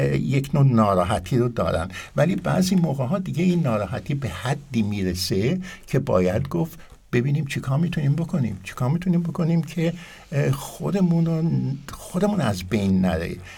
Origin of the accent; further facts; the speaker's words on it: Iran; now in Austria; ماها که در اتریش هستیم یا در خارج از ایران هستیم